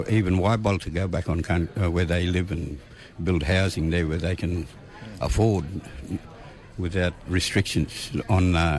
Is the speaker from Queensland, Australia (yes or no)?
yes; Mona Mona Mission, Queensland, Australia; also born or lived in Gordonvale / Ingham / Palm Island; It's Mona Mona Mission outside of Caranda, Gordon Vale, Ingham, Palm Island.